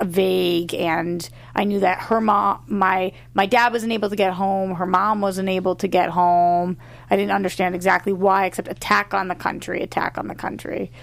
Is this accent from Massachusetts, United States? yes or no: yes; Newton, Massachusetts, United States; Two of the terrorists stayed in Newton, which is my hometown, overnight at a hotel